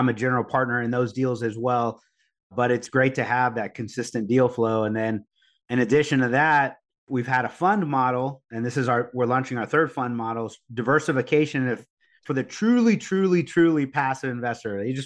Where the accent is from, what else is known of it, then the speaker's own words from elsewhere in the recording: Corpus Christi, Texas, United States; now in San Antonio, United States; And I grew up in Corpus Christi, which is down by the beach, 2 hours south. My dad moved. He was a transplant. He moved from San Antonio to Corpus. So I grew up in beach town.